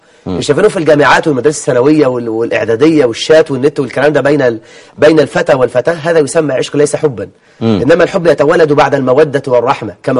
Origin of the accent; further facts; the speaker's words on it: Egypt; كان عندي قبل الأمس واحد يعد من عتاه السحرة عندنا في مصر،